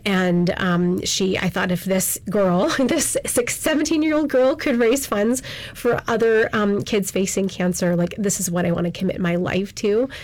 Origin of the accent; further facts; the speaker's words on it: Canada; I started in this field in my home country of Canada almost 20 years ago now